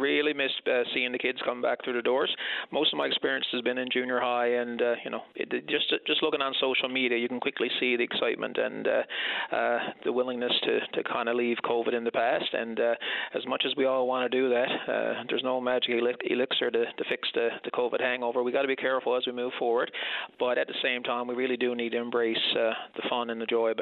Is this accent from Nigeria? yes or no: no; Norris Arm, Newfoundland and Labrador, Canada; I'm originally from Central, Newfoundland and Labrador, Norris Arm, grew up there.